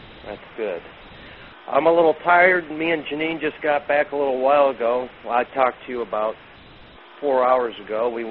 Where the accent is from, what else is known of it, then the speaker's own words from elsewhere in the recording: Bradford, Pennsylvania, United States; now in Harrisburg, United States; But we don't see too much here in Harrisburg, which I don't mind. I grew up in Bradford, Pennsylvania, and it snowed every day up there.